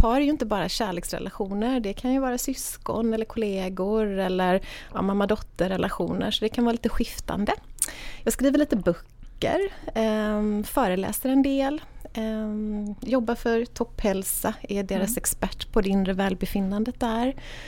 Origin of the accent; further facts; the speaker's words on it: Gothenburg, Västra Götaland County, Sweden; tyvärr jag kommer från Göteborg.